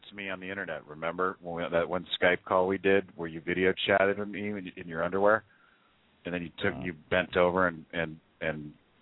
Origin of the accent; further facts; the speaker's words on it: California, United States; Oh, I'm from California. That's pretty much how we talk out here.